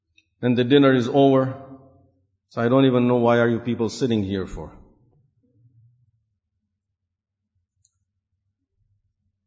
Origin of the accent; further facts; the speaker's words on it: Saudi Arabia; I said, because I was from Saudi Arabia. I'm born and raised over there.